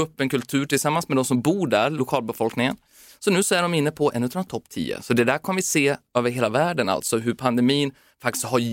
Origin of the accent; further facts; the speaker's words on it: Timrå, Västernorrland County, Sweden; Mina barn får ofta det, jag kommer från Timrå, så då tar vi ofta solbullen.